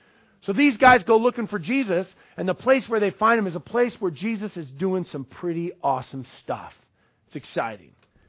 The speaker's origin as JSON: {"language": "English", "town": "Ballard", "region": "Washington", "country": "United States", "tie": "born or raised there", "said": "Hey, man, I grew up in Ballard. I'm growing up in Ballard."}